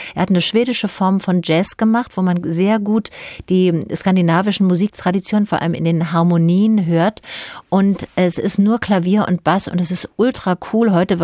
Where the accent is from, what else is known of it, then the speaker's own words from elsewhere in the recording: Baden-Württemberg, Germany; Also gerade da, wo ich herkomme, in Schwaben.